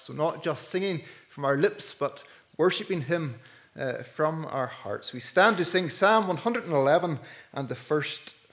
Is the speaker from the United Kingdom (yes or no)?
yes; Ahoghill, Northern Ireland, United Kingdom; now in Doagh, United Kingdom; I'm originally from Ahokel, but we now live in Duch, just outside Ballyclare.